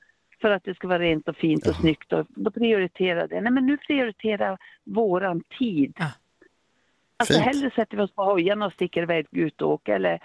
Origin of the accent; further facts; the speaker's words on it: Gällivare, Norrbotten County, Sweden; now in Kungälv, Sweden; Ifrån Gällivare.